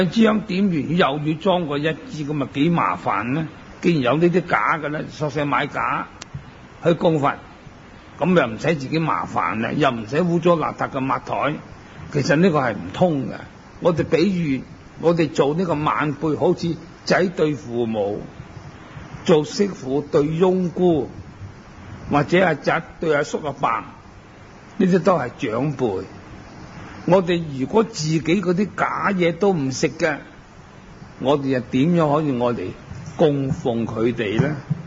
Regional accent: China; 尤其是我们中国人南方都是食米的。

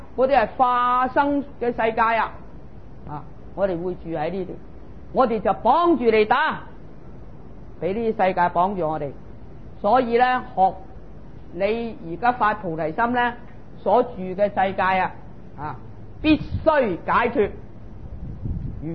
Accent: China; 我哋中国人话：智不立如无陀之舟，无含之马

